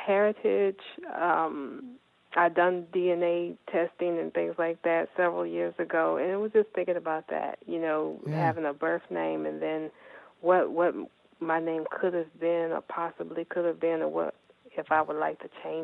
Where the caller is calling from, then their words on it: Virginia, United States; Well, I'm calling from Virginia, and I heard about the show from Mama Ola Deji.